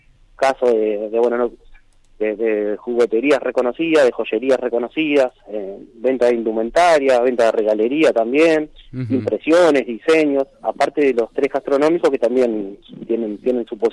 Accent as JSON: {"language": "Spanish", "town": "Gualeguaychú", "region": "Entre Ríos", "country": "Argentina", "said": "Que cuando salimos a decir orgullosos en todos lados que somos de Gualeguaychú"}